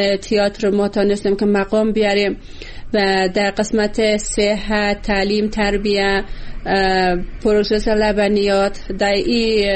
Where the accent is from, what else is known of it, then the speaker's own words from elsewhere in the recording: Bamyan, Afghanistan; از کابل بعد از تقریبا 7 یا 8 ماهی که من در اونجا زندگی کردم آمدم به ولایت خودم به بامیان